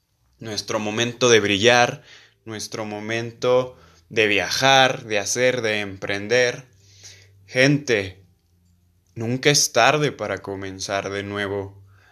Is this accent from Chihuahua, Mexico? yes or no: no; León, Guanajuato, Mexico; Aquí de donde yo soy, de León, Guanajuato